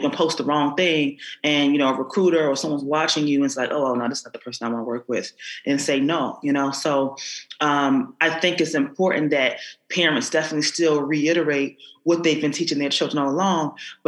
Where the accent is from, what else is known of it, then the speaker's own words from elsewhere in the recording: Philadelphia, Pennsylvania, United States; as a young woman growing up, I grew up in North Philadelphia